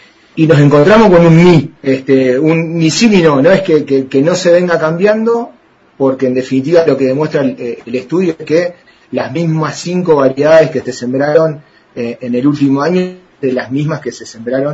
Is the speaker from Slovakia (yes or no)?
no; Uruguay; yo particularmente que vengo de Uruguay, he escuchado mucho en Argentina